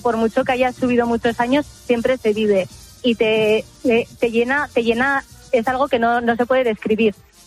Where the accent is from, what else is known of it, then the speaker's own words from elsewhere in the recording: Pamplona, Navarre, Spain; Y bueno, yo soy de Pamplona, mis hijas son de Pamplona, todos somos de Pamplona.